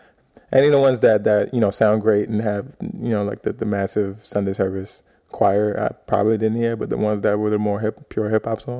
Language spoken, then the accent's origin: English; New York, United States; I always would say I'm from New York or from, you know, from America.